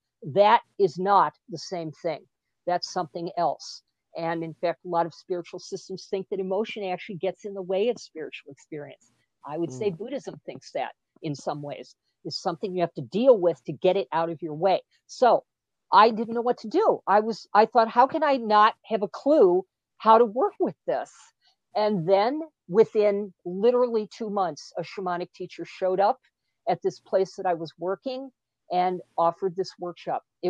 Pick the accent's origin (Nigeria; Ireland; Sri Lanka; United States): Ireland; Well, I'm Irish, so we tell stories. That's what we do.